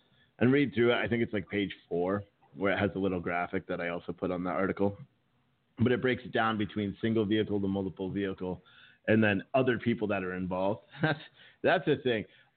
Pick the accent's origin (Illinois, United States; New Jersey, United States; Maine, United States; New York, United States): New Jersey, United States; And I was from Jersey and I saw the trucks that were on the road there.